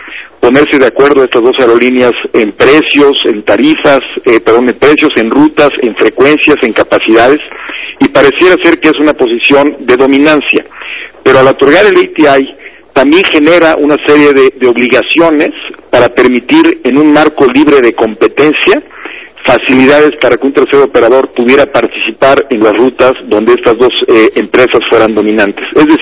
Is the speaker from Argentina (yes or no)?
no; Mexico; pero nosotros como mexicanos también tenemos otras fortalezas